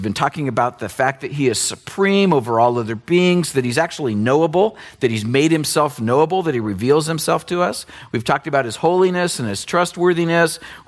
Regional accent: Oregon, United States; And when I grew up in Oregon, so for me, nice weather is anything.

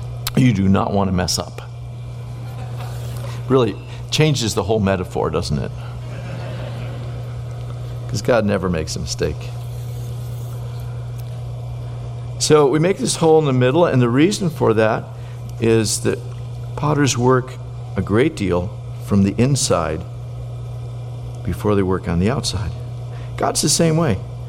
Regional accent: Northeast, United States; I come from the Northeast. We go, you betcha.

